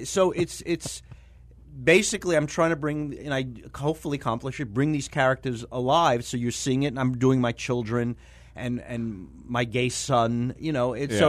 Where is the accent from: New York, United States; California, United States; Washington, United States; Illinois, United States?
New York, United States; I grew up in New York like Steve, so mm-hmm. I know these characters.